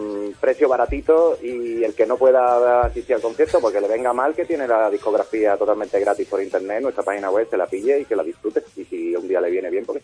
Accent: Seville, Andalusia, Spain; Yo de la zona del centro, Macarena.

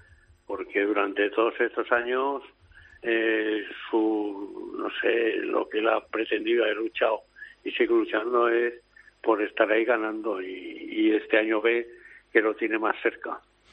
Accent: Pozuelo, Spain; en el taller de mi pueblo, en Pozuelo, un mecánico normal no lo hace.

